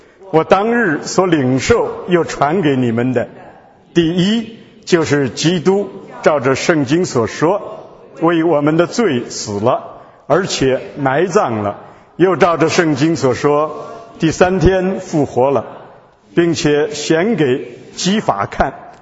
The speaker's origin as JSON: {"language": "Chinese", "country": "China", "said": "贾马列，你看我们中国人一听就非常敏感"}